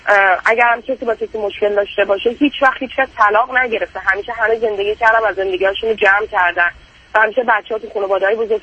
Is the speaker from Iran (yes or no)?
yes; Iran; moved away as an adult; خودم 32 سالم هست الان و شوهرم 35 سالشه و من الان تقریبا 5 سال میشه که از ایران خارج شدم برای گرفتن پاسپورت و اینا، کلن بیرون از ایران هستم